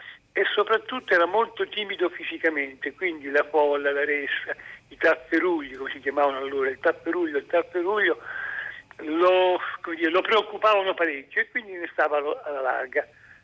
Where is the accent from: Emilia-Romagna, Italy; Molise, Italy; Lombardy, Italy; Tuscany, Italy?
Molise, Italy; Montenero di Bisaccia; Io una volta lessi in vacanza a Montenero di Bisaccia, il mio paese natio